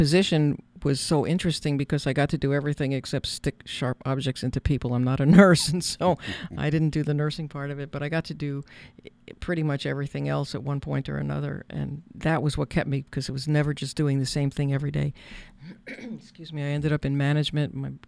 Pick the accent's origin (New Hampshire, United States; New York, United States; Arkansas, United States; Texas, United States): New York, United States; Brooklyn; born there; moved away as an adult; also born or lived in Buffalo; But I was born in Brooklyn and went all the way through university in New York, but upstate New York, and Buffalo was where I went to university.